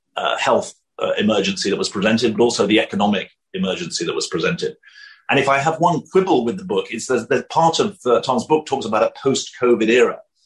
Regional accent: United Kingdom; now in United States; I'm a European, obviously, although I live and work in the US, I'm still a European, even though I'm a Brit, despite Brexit.

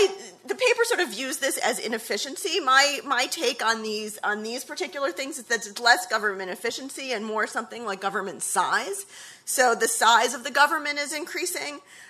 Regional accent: Chicago, Illinois, United States; because we're both from Chicago

